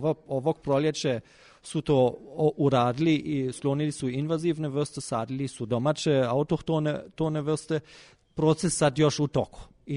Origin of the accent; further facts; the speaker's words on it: Germany; Serbian is a second language; now in Serbia; ja kao Nemac moram primetiti da ovde u Srbiji ima veliki disciplina što se tiče kraja radnog vremena.